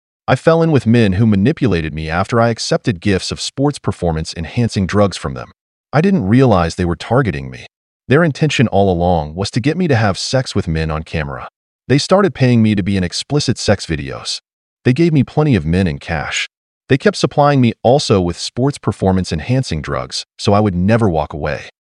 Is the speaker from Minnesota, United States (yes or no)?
no; California, United States; I was well known while I played high school baseball in my hometown in California.